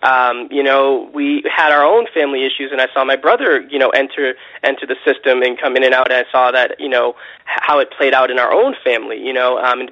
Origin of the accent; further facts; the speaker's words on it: Boston, Massachusetts, United States; now in California, United States; I live in California now, but I come from Massachusetts, specifically from Boston.